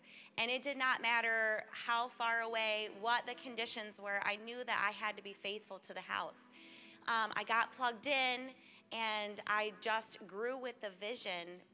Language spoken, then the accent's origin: English; Wyalusing, Pennsylvania, United States; And we are from Wyalusing, Pennsylvania.